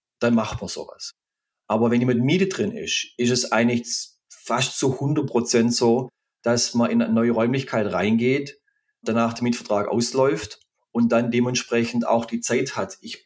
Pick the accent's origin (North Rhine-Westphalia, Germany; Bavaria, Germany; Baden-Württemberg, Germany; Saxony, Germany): Baden-Württemberg, Germany; accent: Swabian